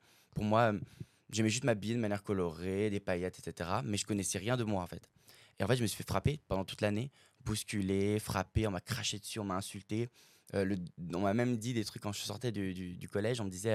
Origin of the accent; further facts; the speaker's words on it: Valbonne, Provence-Alpes-Côte d'Azur, France; je viens de Valbonne, exactement de la même ville, c'est dingue. Je viens du lycée Simone Veil.